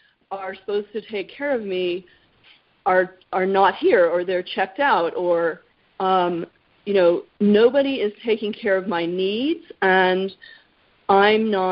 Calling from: New Mexico, United States; And I'm calling from New Mexico instead of California for a change.

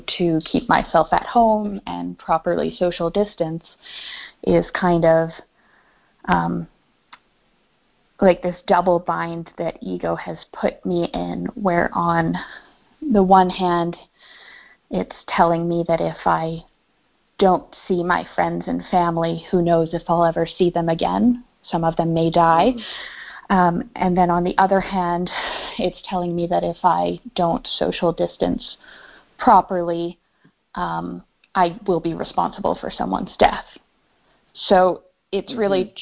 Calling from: Alberta, Canada

